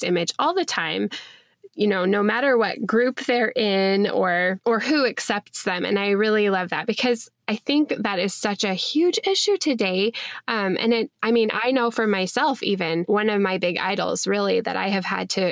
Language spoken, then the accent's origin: English; Portland, Oregon, United States; I'm from Portland and all over the place, you just see these bumper stickers that say keep Portland weird.